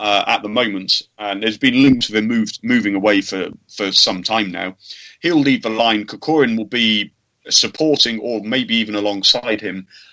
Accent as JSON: {"language": "English", "region": "England", "country": "United Kingdom", "said": "I'm an Englishman and I've grown up on a diet of over exuberance at tournaments, expectation going way out of control."}